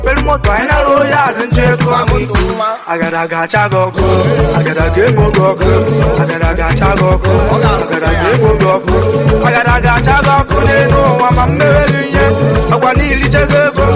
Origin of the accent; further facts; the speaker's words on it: Nigeria; I'm a Nigerian